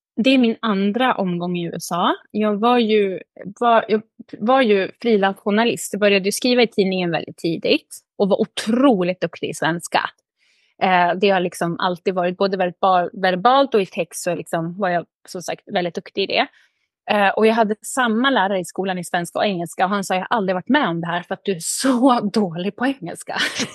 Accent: Gävle, Gävleborg County, Sweden; moved away as an adult; Nej, jag är norrlänning, södra Norrland. Jag är född och uppväxt i Gävle. Bodde där egentligen fram tills jag slutade gymnasiet.

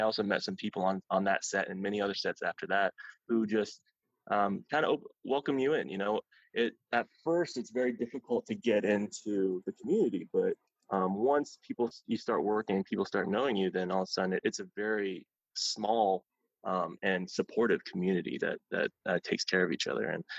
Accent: Ohio, United States; moved away as an adult; I'm originally from Ohio. I came to out here to go to college in San Diego

